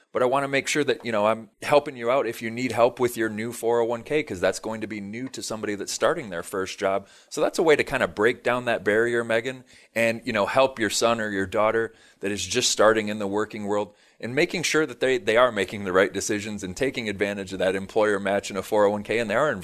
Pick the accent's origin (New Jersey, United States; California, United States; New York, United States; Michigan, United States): Michigan, United States; now in Southwest Florida, United States; I'm from Michigan. So for us down here in Southwest Florida, snow is a very distant memory